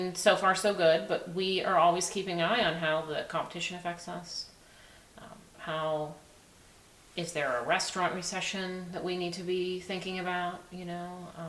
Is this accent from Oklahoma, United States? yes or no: no; Pittsburgh, Pennsylvania, United States; I mean, I grew up in a city. I'm from Pittsburgh. So, like, this whole, like, lifestyle was not, you know, I didn't start with that.